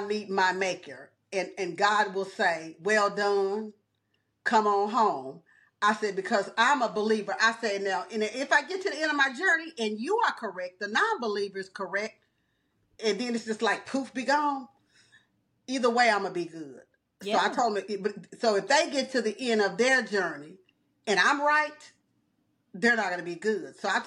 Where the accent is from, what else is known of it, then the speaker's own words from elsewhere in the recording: Nashville, Tennessee, United States; I grew up in Nashville, Tennessee. I was born in 1965.